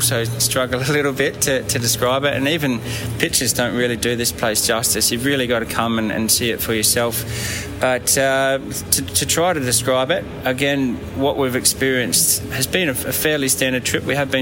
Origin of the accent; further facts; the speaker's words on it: South Australia, Australia; So, I grew up in South Australia, in a very small town on the coast, and I spent a lot of time in and around the ocean.